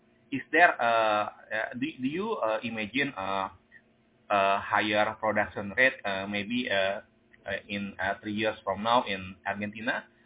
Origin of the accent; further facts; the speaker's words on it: Indonesia; from Indonesia.